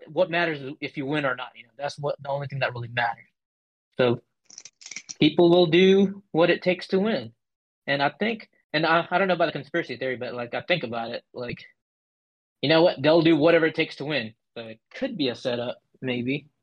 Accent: United States; I think we kind of need to know, as American people

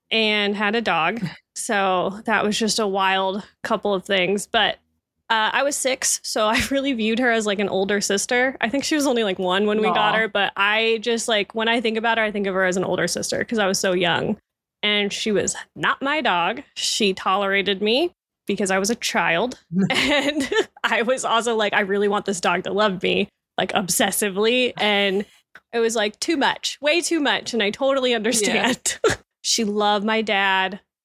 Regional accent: Kansas, United States; I'm from Kansas. I live in Ohio now, but just a Kansas girl through and through.

